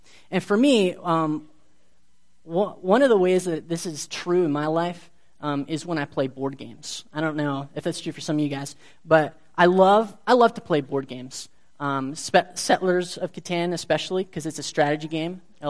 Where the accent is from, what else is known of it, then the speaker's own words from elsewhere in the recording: Austria; now in State College, United States; I'm actually from Austria, not Australia.